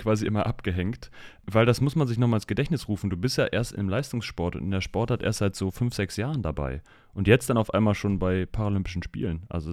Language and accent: German; Cologne, North Rhine-Westphalia, Germany; bei uns in Kölle